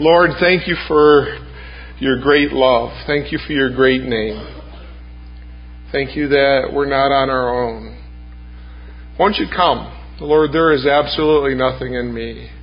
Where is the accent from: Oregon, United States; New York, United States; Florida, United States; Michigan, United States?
Michigan, United States; where I come from Michigan, so that tells you something right there.